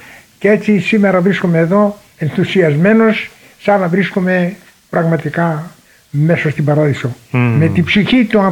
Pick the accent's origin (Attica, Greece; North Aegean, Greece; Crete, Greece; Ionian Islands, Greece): North Aegean, Greece; Chios; born there; also born or lived in Asia Minor; Γεννήθηκα στη Χίο.